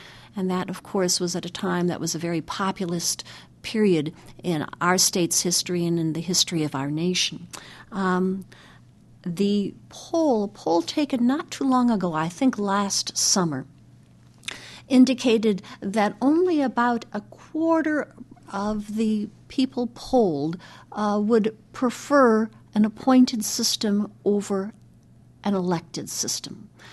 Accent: Richland Center, Wisconsin, United States; Which is my hometown, indeed.

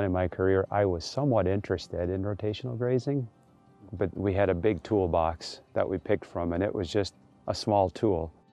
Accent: Madagascar; now in United States; Growing up in Madagascar, we spent time in the woods and in the field all the time. We basically lived outside

